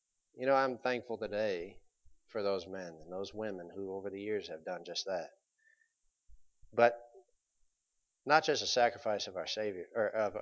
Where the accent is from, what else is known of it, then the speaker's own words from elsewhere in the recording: United States; You know, as an American, there are several things that have been given to us.